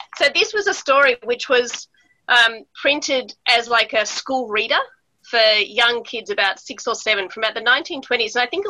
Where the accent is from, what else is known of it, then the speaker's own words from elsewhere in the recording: Melbourne, Victoria, Australia; also born or lived in Italy; time in Italy and then we moved back to Melbourne. So I've kind of moved about a lot as well. But, growing up in Australia, where apart from the Indigenous Australians, we've all come here from somewhere else, the folklore has come with us.